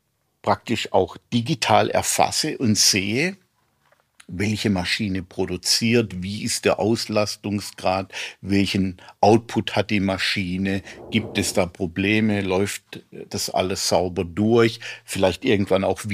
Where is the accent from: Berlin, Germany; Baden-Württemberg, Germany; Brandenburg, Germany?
Baden-Württemberg, Germany; Als Badener, und wir haben ja mal eine Revolution gemacht, und als Jahrgang 68 bin ich ja prädestiniert für Revolution.